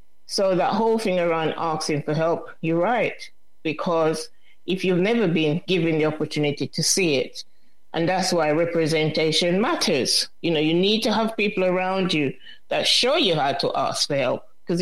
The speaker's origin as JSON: {"language": "English", "country": "Jamaica", "tie": "born or raised there", "said": "I was brought up in Jamaica in a very tight-knit community"}